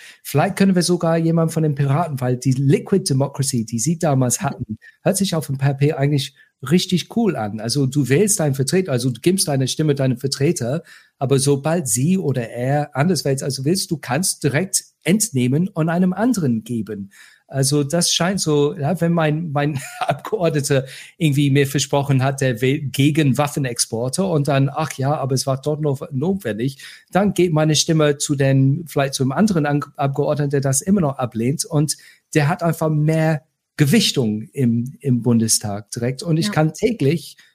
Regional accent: Cologne, North Rhine-Westphalia, Germany; Also ich bin Kölner

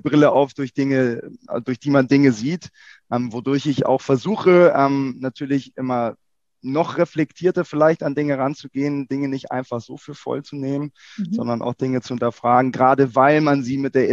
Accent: Hamburg, Germany; now in Hanover, Germany; bin als Adventist groß geworden im Raum Hamburg, sind dann die Adventgemeinde in Harburg gegangen. Da war ich tatsächlich auch noch bis vor 3 Jahren, da bin ich umgezogen nach Hannover.

